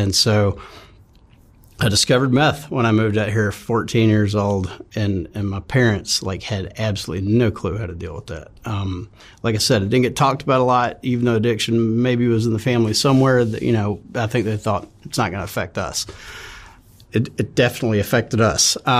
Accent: Memphis, Tennessee, United States; also born or lived in Fort Campbell; I'm from, it's going to be Memphis.

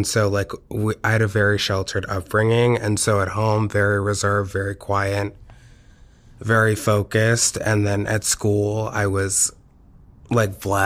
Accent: Spokane, Washington, United States; I grew up in Spokane, Washington. I always say, if you haven't gone, don't go. I would say it's a mid-sized town, and everybody kind of knows everybody in it.

